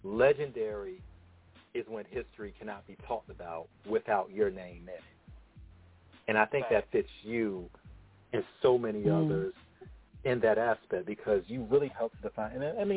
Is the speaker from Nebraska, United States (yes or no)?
no; Virginia, United States; You know, King is from North Carolina. I'm from Virginia.